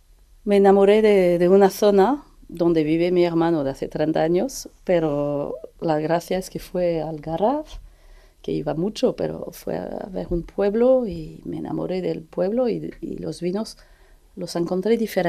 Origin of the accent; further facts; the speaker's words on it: Pays de la Loire, France; Spanish is a second language; moved away; digo Loira, Loire, porque he dejado mi pueblo hace 40 años y no he vuelto a vivir a Francia.